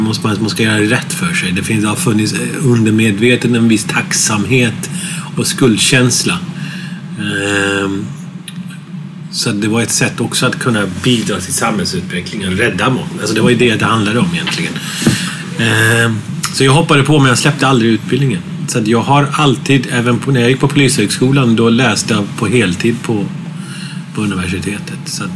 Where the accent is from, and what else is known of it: Gothenburg, Västra Götaland County, Sweden; born or raised there